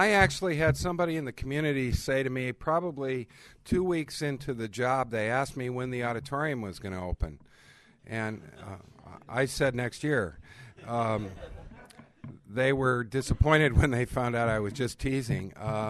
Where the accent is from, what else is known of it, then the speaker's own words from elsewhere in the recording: Omaha, Nebraska, United States; And I'm born and raised in Omaha and spent a good share of my life in Omaha